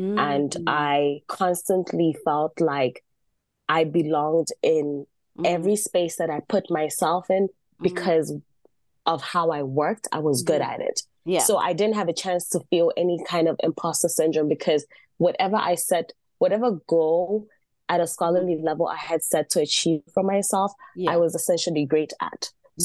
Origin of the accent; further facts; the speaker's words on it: South Africa; also born or lived in Zambia; now in Los Angeles, United States; Like Belia briefly mentioned, I'm from Zambia. I grew up in South Africa and I currently live in Los Angeles.